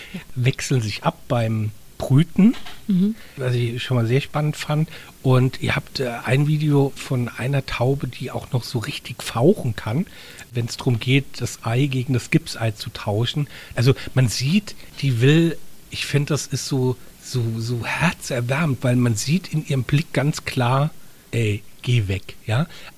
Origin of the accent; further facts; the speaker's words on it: Mainz, Rhineland-Palatinate, Germany; ich als Mainzer